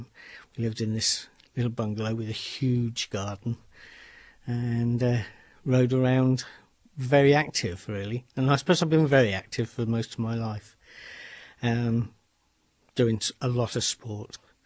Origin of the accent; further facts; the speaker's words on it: Winnersh, South East England, United Kingdom; We lived in a place called Winnish, which is halfway between Wokingham and Reading. And I lived there for 25 years till I got married.